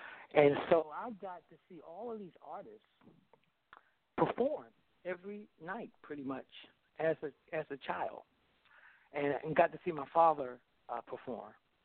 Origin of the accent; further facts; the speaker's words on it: New York City, New York, United States; also born or lived in Norfolk / Philadelphia; We moved from Norfolk, Virginia to Philadelphia, and then we moved to New York, and I went to school in the New York public school system.